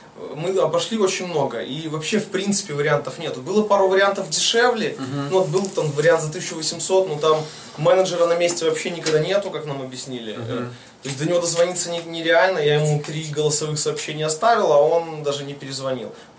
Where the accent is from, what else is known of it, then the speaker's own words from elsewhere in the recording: Minsk, Belarus; Мы приехали из Белоруссии, из столицы города Минска.